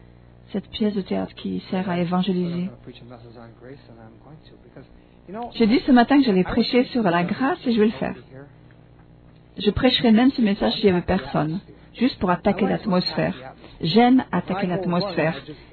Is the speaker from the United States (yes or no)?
yes; New England, United States; French is a second language; Et moi, je viens de la New England, là où il y a tellement de neige en avril.